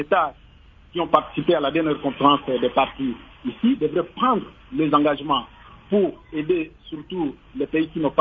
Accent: DR Congo; ici chez nous en République démocratique

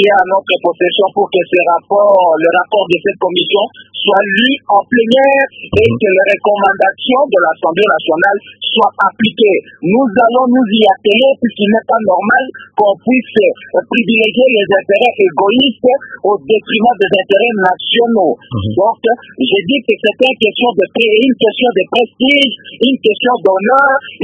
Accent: Tshumbe, Sankuru, DR Congo; now in Kinshasa, Democratic Republic of the Congo; Quitter Kinshasa pour aller chez moi à Tsumbe, aller-retour, ça vous coûte $700.

